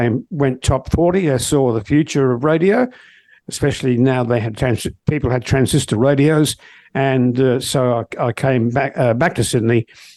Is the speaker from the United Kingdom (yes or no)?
yes; England, United Kingdom; accent: English; now in Australia; Australia, they said, oh, you sound too pommy. So you're too English, you know. So I had to sort of readjust my accent again.